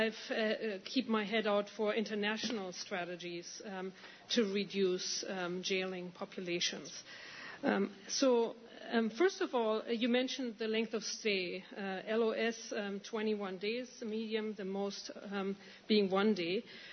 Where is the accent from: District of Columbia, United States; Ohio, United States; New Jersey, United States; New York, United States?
New York, United States; Cortland; I'm from Cortland